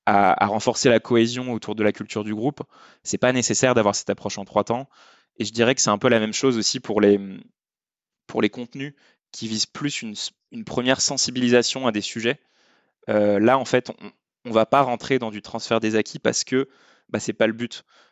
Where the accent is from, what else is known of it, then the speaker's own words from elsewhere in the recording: France; accent: French; Je vous épargne mon accent français parce que c'est un ouvrage anglais